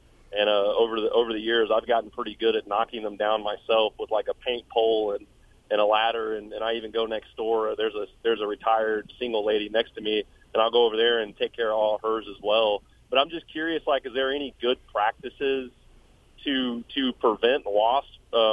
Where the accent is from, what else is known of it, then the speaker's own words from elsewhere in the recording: Arlington, United States; I am from Arlington, just happened to be passing through the area